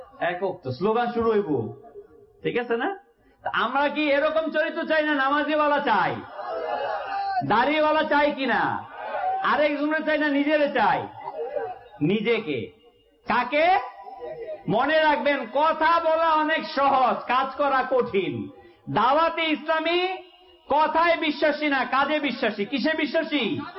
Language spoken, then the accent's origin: Bangla; Munshiganj, Dhaka Division, Bangladesh; আলু লাগায় এদিকে, আলু রেখাইতে আমাদের বাড়ি তো মুন্সিগঞ্জ, আলুর দেশ।